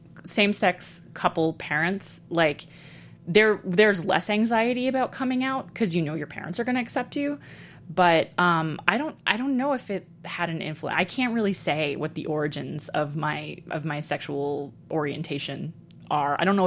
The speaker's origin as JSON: {"language": "English", "town": "New York City", "region": "New York", "country": "United States", "tie": "born or raised there", "said": "And I was really horrified that I grew up in New York City in the 80s and had very little idea that this was happening."}